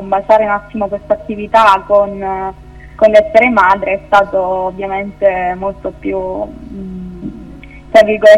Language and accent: Italian; Salerno, Campania, Italy; Perché io sono di Salerno.